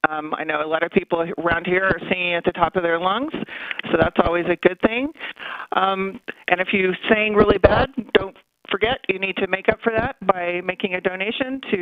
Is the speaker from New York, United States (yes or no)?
no; Tulsa, Oklahoma, United States; I grew up in Tulsa, Oklahoma, and … lived in Tulsa.